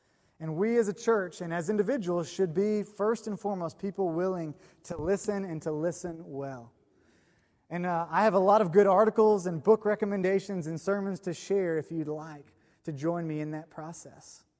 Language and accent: English; Nolensville, Tennessee, United States; I grew up in Nolensville. I grew up in a really wealthy county with an excellent school system.